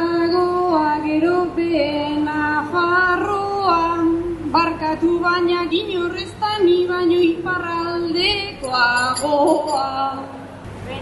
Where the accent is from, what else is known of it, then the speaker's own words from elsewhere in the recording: Basque Country, Spain; Gipuzkoarra naiz izatez, baina gaurkoz arabatik nator.